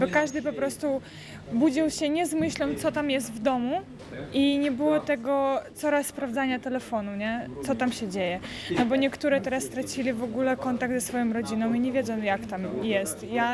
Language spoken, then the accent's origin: Polish; Ukraine; Polish is a second language; now in Poland; Nie, jestem Ukrainką.